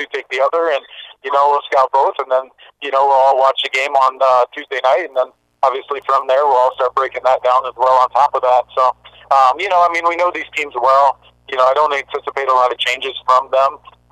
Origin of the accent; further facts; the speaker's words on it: New Orleans, Louisiana, United States; I grew up in New Orleans. My grandpa worked for the New Orleans Saints back in the day.